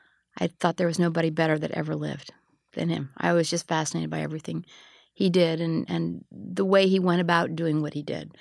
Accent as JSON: {"language": "English", "country": "United States", "said": "especially being an American and maybe even being a woman."}